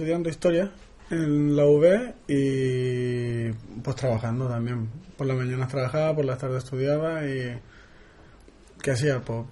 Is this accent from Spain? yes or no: no; Chile; soy chileno, tengo 26 años, bueno, casi 27, en una semana 27